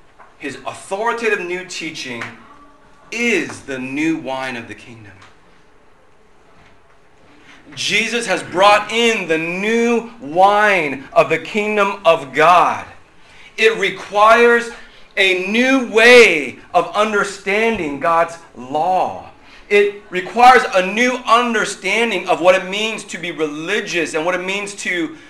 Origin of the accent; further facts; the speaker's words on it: United States; born there; Because I'm born in America.